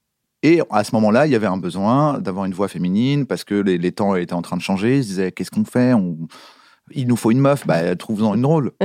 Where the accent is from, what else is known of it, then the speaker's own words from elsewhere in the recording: France; on est français